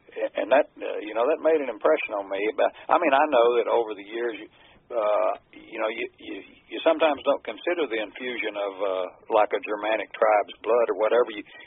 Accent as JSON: {"language": "English", "region": "Texas", "country": "United States", "said": "And just, you know, as a Texan, I have to throw this in."}